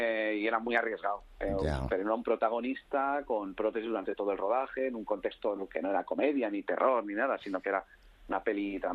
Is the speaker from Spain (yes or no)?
yes; Spain; cuando era pequeño en España